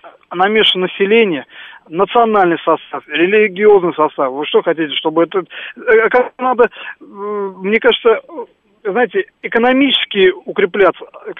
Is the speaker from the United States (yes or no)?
no; Ashgabat, Turkmenistan; я сам из Средней Азии, я родился в Ашхабаде.